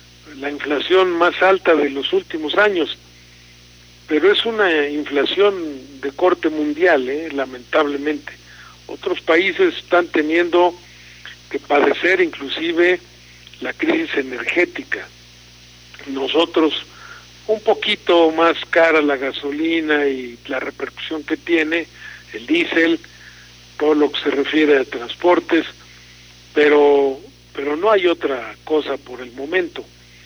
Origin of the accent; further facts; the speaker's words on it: Mexico; porque hay que estar pendientes como mexicanos.